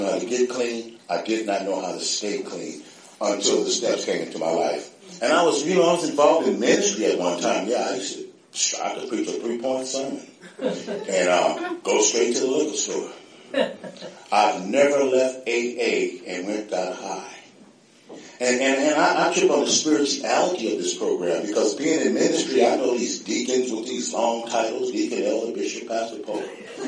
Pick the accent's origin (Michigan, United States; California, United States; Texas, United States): California, United States; Oakland; I was raised right out here, and I was raised in Oakland. Never came to North Oakland much, but I'm here now. I actually live in North Oakland, grew up in East Oakland.